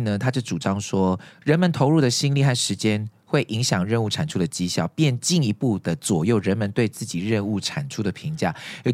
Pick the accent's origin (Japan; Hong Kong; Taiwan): Japan; Chinese is a second language; 我们日本人就是很有那个，你知道，就我们是这样子的民族